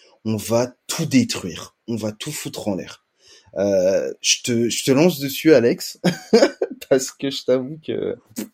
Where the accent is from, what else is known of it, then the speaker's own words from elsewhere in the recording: Paris, Île-de-France, France; je suis parisien, je suis habitué au drama